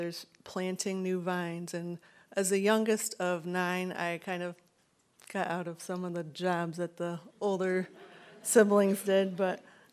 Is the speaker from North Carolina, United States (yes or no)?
no; Michigan, United States; I grew up in Southwest Michigan, so the climate's pretty damp there because of the lake effect snow.